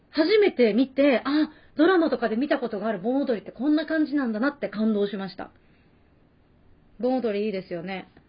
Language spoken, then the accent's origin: Japanese; Tsushima, Nagasaki, Japan; 私のそのふるさとの対馬とかだとどこでしてもいいの。本当にどこでしても。